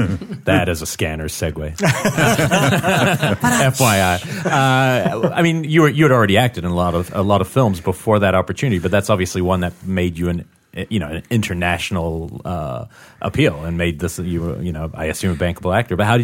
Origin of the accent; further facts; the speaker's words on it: New Zealand; I'm from New Zealand, and it's a very similar problem.